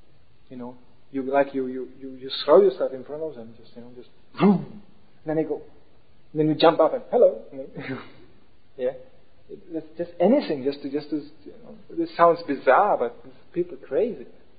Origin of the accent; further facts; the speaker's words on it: Germany; English is a second language; Now, I grew up more in Germany and it was out of question to do such a thing.